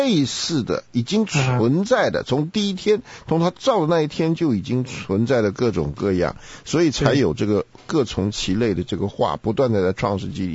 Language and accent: Chinese; China; 那这个时候尤其我们中国人在讨论这个问题的时候